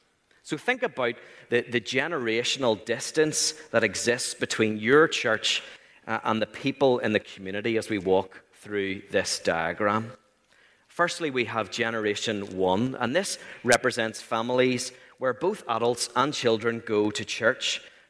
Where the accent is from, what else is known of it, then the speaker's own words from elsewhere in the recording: Waringstown, Northern Ireland, United Kingdom; I come from Waringstown.